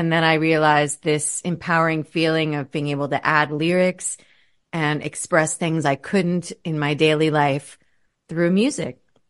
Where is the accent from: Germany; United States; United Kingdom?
United States; Last time I checked, I'm still American